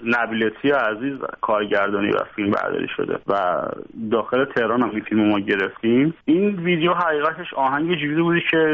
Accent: Isfahan, Iran; من خودم بچه اصفهانم و اصلا کلا اصفهان به دنیا اومدم

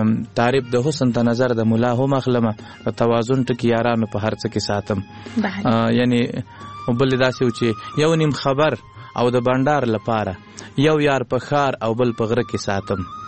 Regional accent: Kunduz, Afghanistan; born or raised there; also born or lived in Laghman, Afghanistan

